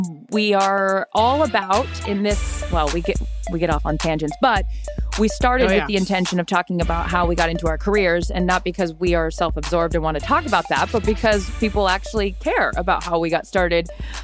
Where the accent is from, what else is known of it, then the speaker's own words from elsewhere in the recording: Seattle, Washington, United States; I made my brother be Jay Buhner because I was from Seattle.